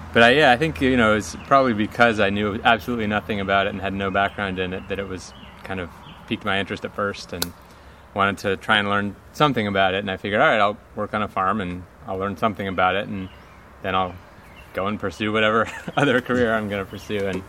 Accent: New York City, New York, United States; also born or lived in Washington, D.C.; And I was born in D.C., grew up mostly in Manhattan

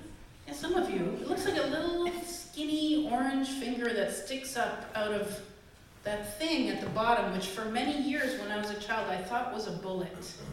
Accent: Canada; And when I was a kid, I grew up in Canada

